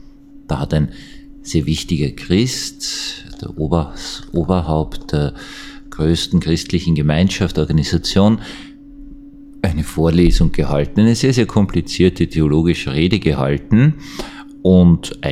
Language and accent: German; Vienna, Austria; Als Wiener kann ich das sagen